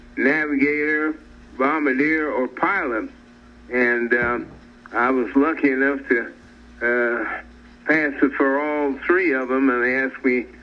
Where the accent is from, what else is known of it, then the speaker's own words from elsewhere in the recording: Kansas City, Kansas, United States; born there; also born or lived in Colorado Springs, United States; I was conceived in Colorado Springs. Okay. But I was born in Kansas City, Kansas.